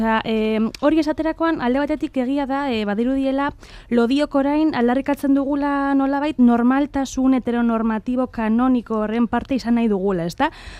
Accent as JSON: {"language": "Basque", "town": "Bilbao", "region": "Basque Country", "country": "Spain", "said": "bilbotarra naiz, ez dakit, deskribapena nahiko, ba, simplea"}